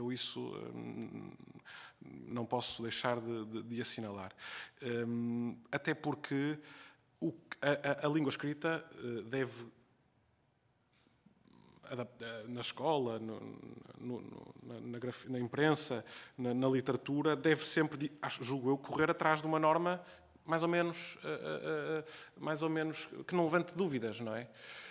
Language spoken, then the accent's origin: Portuguese; Porto, Portugal; sendo eu portuense até